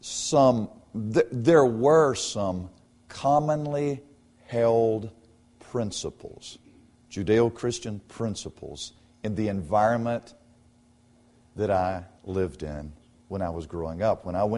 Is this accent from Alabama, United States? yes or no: yes; Dothan, Alabama, United States; I grew up in South Alabama, in Dothan, Alabama.